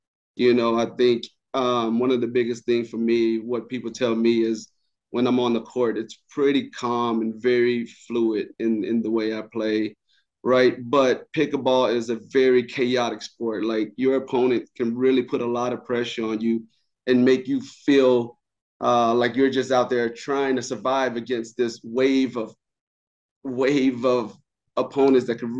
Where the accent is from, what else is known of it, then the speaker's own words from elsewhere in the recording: Nashville, Tennessee, United States; I'm from Nashville.